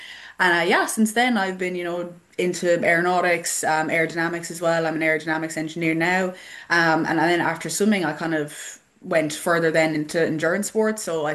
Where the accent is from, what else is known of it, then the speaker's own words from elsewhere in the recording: Cork, Munster, Ireland; So I grew up in Cork. I went to an all-girls school in Fermoy.